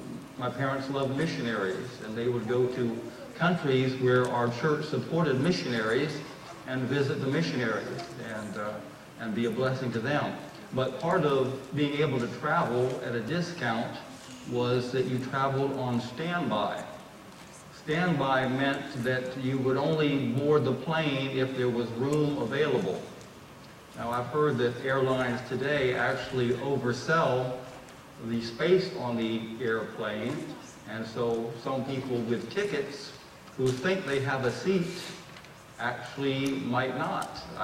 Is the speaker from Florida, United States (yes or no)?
yes; Miami, Florida, United States; I grew up in Miami. Miami International Airport. The planes would take off and they'd make a big loop and they would fly over the house that I grew up in.